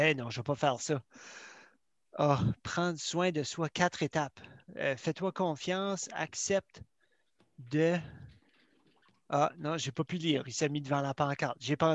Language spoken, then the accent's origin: French; Chatham, New Brunswick, Canada; born there; also born or lived in Germany / Ontario / Quebec / Beresford; Je suis né à Chatham parce que mon père était dans le militaire, à Miramichi. Puis, ben, comme mes parents viennent d'ici, ils viennent de Bathurst.